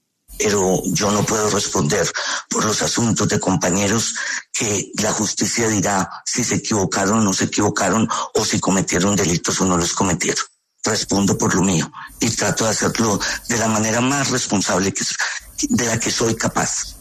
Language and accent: Spanish; Antioquia, Colombia; Me decepciona mucho llegar a Antioquia, como fui este fin de semana a mi tierra